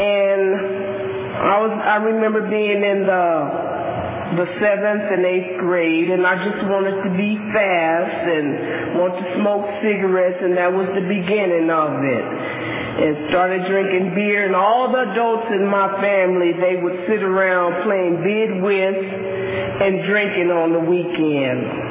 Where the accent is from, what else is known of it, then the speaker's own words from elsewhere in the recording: San Francisco, California, United States; born there; I was born in San Francisco in 1949, and September 15th, my birthday's coming up.